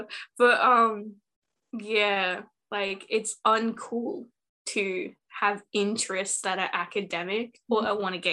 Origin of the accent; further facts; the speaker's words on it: Australia; I wish I could be there, but I can't, obviously, because I'm Australian.